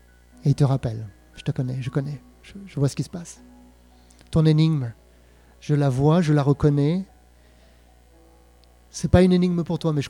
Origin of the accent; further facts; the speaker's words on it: Montreal, Quebec, Canada; Je viens de Montréal. Donc quand on sort de Montréal, c'est à l'autre bout du monde déjà.